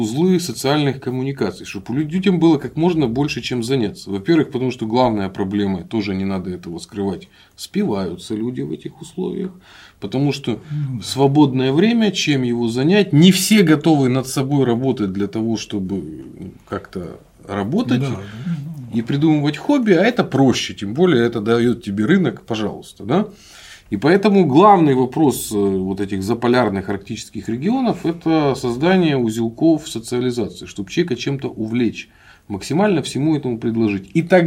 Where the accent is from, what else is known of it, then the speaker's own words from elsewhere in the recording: Novosibirsk, Novosibirsk Oblast, Russia; moved away; я сибиряк, я из Новосибирска, ну, не так долго прожил, отец быстро уехали